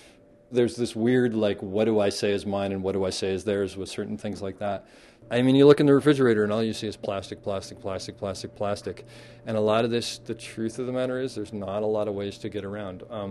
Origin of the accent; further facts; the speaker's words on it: Connecticut, United States; now in California, United States; I grew up in Connecticut, and anybody in Connecticut who heard me calling this a basement and saw it would sort of laugh at me.